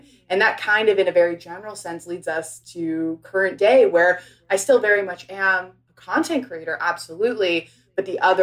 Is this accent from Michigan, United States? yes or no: no; New York City, New York, United States; I grew up in New York City, went to school out in LA at USC.